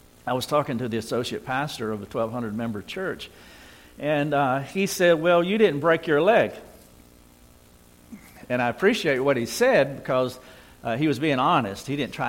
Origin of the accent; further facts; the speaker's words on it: North Carolina, United States; I'm a redneck from North Carolina who was born in the country, and give it up for rednecks.